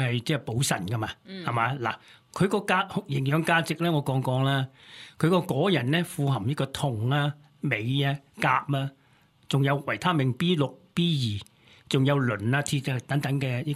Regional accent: Guangdong, China; 我广东人最中意食饮汤噶啦

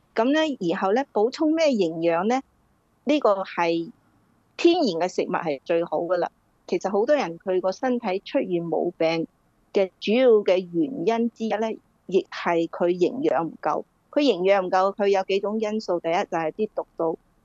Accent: Guangdong, China; 同我哋广东人嘅保健身体咧

